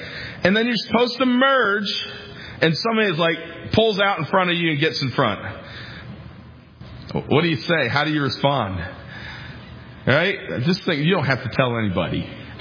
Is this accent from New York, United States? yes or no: yes; New York, United States; I grew up in New York. We didn't hear that one.